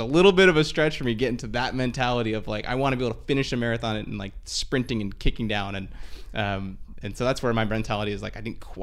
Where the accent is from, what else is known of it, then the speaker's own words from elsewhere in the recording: California, United States; I grew up in Orange County, so okay. Southern California. I came to Chico for college.